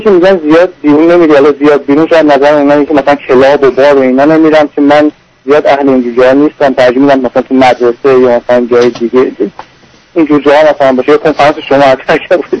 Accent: Iran; moved away; من تو همون ایران توی دو تا خیابون مثلا تو همون شهر خودم راه میرفتم

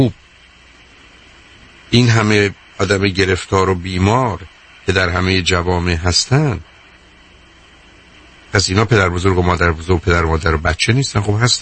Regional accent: Iran; ما ایرانی هستیم. هستیم که هستیم.

